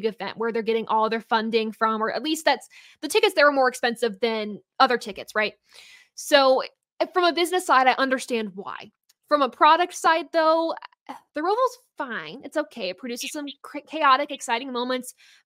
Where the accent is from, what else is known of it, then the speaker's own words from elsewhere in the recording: Ohio, United States; I'm from Ohio. I'm an Ohio girl.